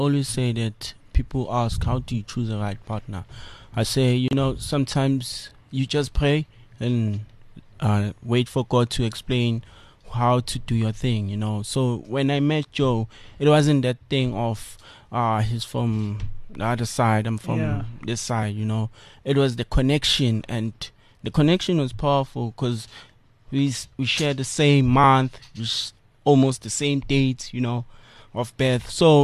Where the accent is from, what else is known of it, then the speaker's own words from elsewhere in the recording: Soweto, Gauteng, South Africa; I'm from Soweto.